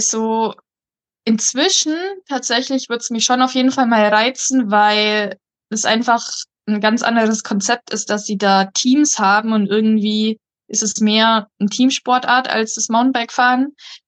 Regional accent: Augsburg, Bavaria, Germany; weil ich komme aus der Nähe von Augsburg.

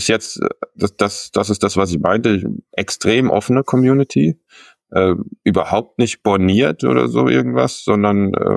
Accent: Baden-Württemberg, Germany; born there; ich bin jetzt Mitte 40 als gebürtiger Schwab.

